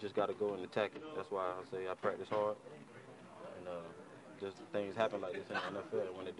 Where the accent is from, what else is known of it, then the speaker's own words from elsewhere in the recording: Florida, United States; Yeah, he's from my area, too, so he's from Broward County. I'm from Palm Beach County, like 15 minutes away